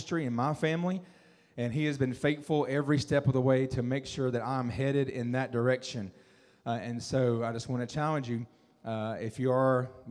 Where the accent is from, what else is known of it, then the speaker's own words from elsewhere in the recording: Alabama, United States; I'm going to call him King Neb just because I'm from Alabama and I like nicknames, all right?